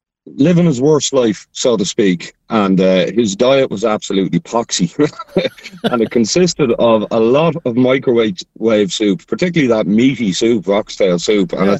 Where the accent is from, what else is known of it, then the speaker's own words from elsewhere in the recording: Ireland; which I'd have a natural aversion to as an Irishman